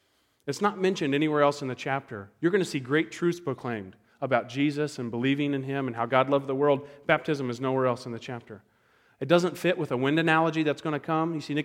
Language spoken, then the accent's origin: English; the South, United States; and I'm from the South, and a lot of time when you meet somebody, they talk to you